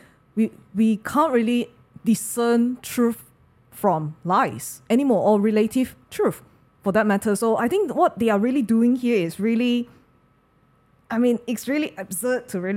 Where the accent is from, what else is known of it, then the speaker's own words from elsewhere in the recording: Malaysia; I mean, in Malaysia, we are really no stranger to this whole thing.